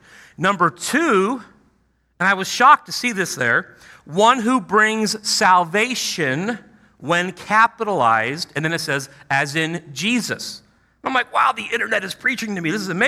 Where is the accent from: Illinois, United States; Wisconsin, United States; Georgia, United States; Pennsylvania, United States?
Illinois, United States; Chicago; Okay, I grew up in Chicago, grew up a big Michael Jordan Bulls fan, loved the Bulls